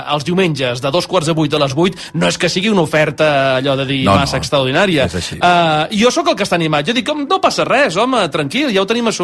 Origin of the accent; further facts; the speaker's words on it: Sabadell, Catalonia, Spain; Els que som de Sabadell mai ho admetrem això en públic